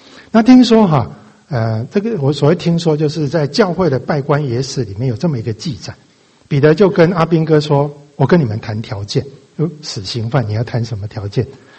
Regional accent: Taiwan; 我想文革的时候，大概我台湾人不是很了解了哈

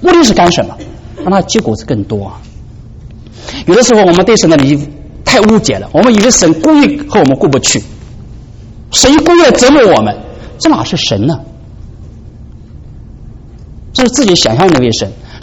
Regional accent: China; 我们中国人说啊，中国人那种常常写诗啊写词啊写赋啊

